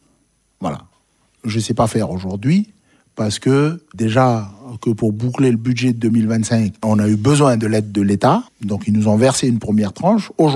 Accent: France; Mais on est français.

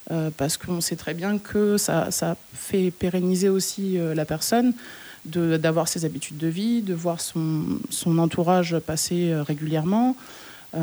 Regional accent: North Province, New Caledonia; Moi, je suis du Nord

